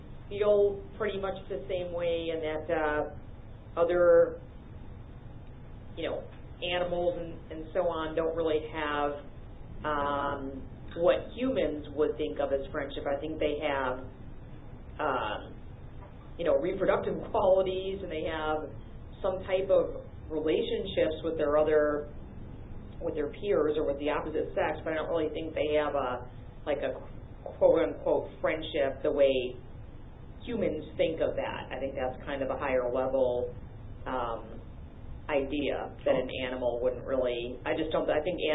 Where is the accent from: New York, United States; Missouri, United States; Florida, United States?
Florida, United States; from the South Florida area